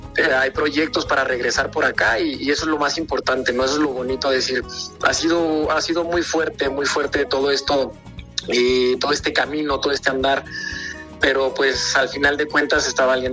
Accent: Peru; moved away; porque pues siempre yo he estado metido en el toro y pues que en mi país no haya oportunidades, sí fue un golpe difícil, ¿no? Y el estar fuera de casa, estar fuera de tu país, pues también te curte, ¿no? Y sobre todo pues lo que es el Perú

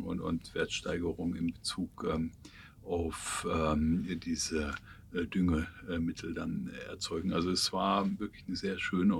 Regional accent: Saxony, Germany; Ich komme im Prinzip aus einem ganz kleinen 150 Seelendorf in Sachsen, also habe sozusagen einen sächsischen Migrationshintergrund.

